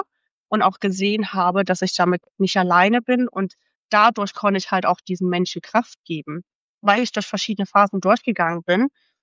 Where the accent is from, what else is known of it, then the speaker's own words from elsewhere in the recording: Leipzig, Saxony, Germany; moved away as an adult; now in Cape Town, South Africa; Ich komme ursprünglich aus Leipzig, aus Deutschland und habe tatsächlich vor ein paar Jahren entschieden, dass ich auswandern möchte, weswegen ich jetzt hier im wundervollen Kapstadt lebe.